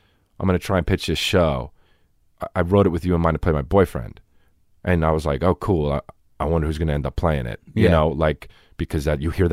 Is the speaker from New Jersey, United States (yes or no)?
yes; New Jersey, United States; And I was like, I'm from New Jersey.